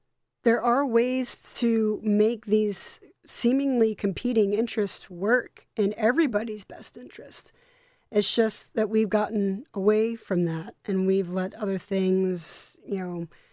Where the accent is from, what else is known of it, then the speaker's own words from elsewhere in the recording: New Jersey, United States; You know, I grew up in South Jersey, and I also lived for a year in North Carolina.